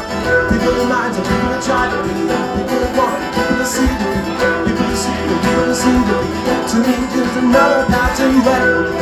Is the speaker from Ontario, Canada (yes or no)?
yes; Toronto, Ontario, Canada; We're from Toronto, so travel all the way out here from Toronto